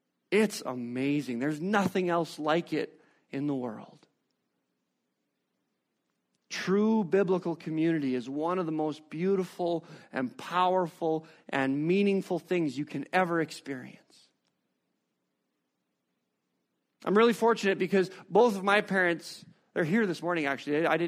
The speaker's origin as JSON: {"language": "English", "town": "Hilda", "region": "Alberta", "country": "Canada", "tie": "born or raised there", "said": "I grew up in Hilda, Alberta. It's a tiny little farming community just north of Medicine Hat."}